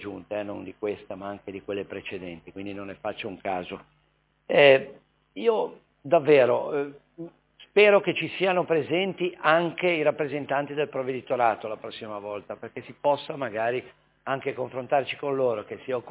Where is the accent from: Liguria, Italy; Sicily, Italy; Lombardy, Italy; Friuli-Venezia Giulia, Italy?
Liguria, Italy; Genoa; provengo dalla Val Bisagno, è una valle lunga, stretta, purtroppo anche con grandi difficoltà di mobilità